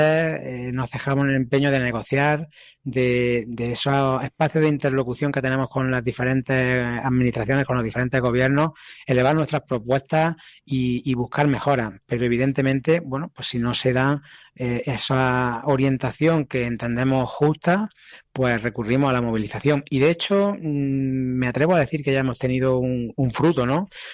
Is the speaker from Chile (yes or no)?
no; Spain; de las producciones que acá en Europa o en España, en mi país, tenemos